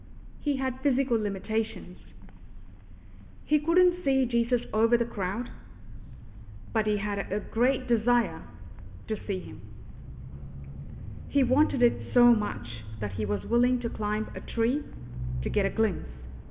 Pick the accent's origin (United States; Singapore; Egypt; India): India; When I was growing up in India